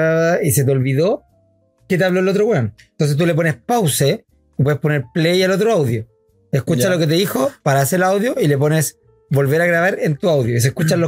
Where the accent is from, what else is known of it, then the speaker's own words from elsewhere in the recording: Rancagua, O'Higgins, Chile; De Rancagua.